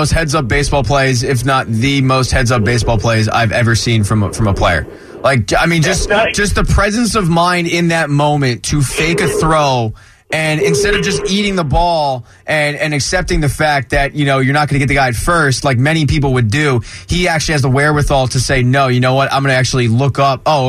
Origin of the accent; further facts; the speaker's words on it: Philadelphia, Pennsylvania, United States; You take it as a personal attack because you take it as I'm from Philadelphia.